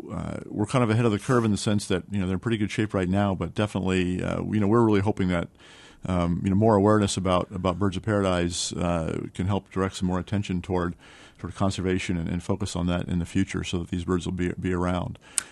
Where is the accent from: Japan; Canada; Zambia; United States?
Japan; I grew up in Japan. I kind of developed an early, you know, interest in outdoors and nature when I was a kid in Japan.